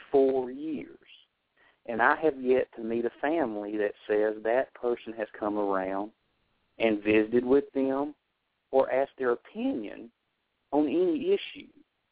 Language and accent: English; United States; I'm a lifelong resident of Warren County. I was born here in Warren County. I've lived here all my life.